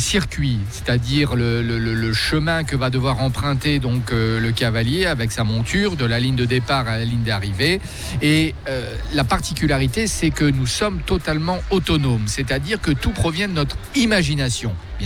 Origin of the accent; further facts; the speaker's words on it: Grand Est, France; Je suis français, je suis de l'est de la France, pas très loin de Metz.